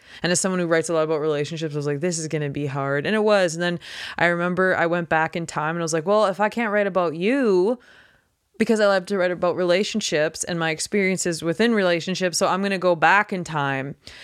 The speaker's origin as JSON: {"language": "English", "town": "Mortlach", "region": "Saskatchewan", "country": "Canada", "said": "I'm originally from Mortlach."}